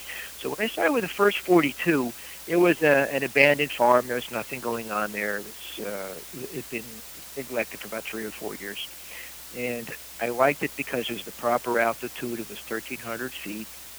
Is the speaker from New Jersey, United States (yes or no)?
no; New York, United States; my family is born and raised in Italy, and I'm first-generation New Yorker. And I've been working in New York my whole life and living there.